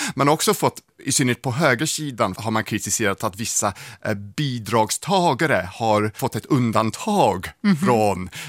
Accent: England, United Kingdom; min bror skickade bilder till mig från den där väldigt lummiga delen av England där jag växte upp

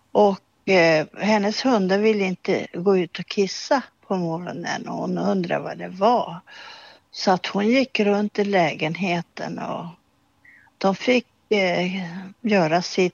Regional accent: Dalarna County, Sweden; now in Tärnsjö, Sweden; Och jag är uppvuxen på landet i Dalarna.

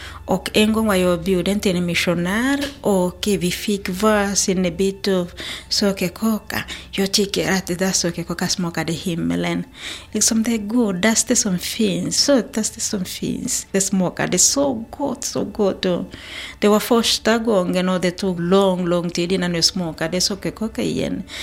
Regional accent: Tanzania; first language Kichaga; Swedish is a second language; Det är Kichaga. Det talas av väldigt, väldigt lite grupp där i Tanzania kanske.

